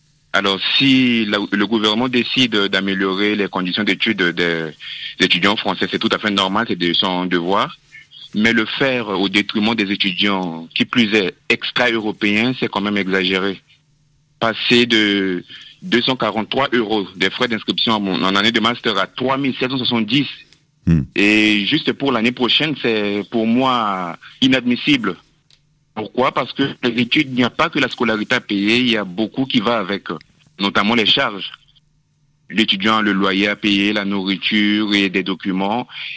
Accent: Central African Republic; now in France; je suis centrafricain, ressortissant d'un pays qui est en guerre, avec un système éducatif plus que critique. Aujourd'hui, je me vois en France pour continuer mes études

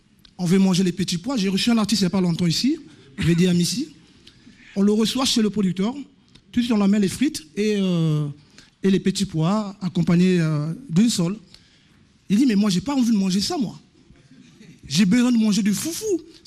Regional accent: Republic of the Congo; first language Munukutuba; le Congolais n'a plus le parler d'avant, même le Mounoukoutouba qui est notre première langue.

